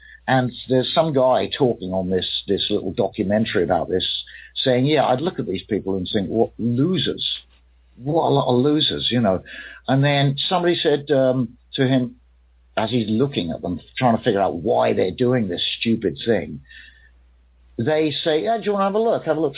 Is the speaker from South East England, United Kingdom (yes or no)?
yes; Camberley, South East England, United Kingdom; also born or lived in London; I grew up in the country. I was born in London, but I grew up in the Surrey Delta, as we blues men like to call it, the Camberley Delta, the suburban Delta of blues.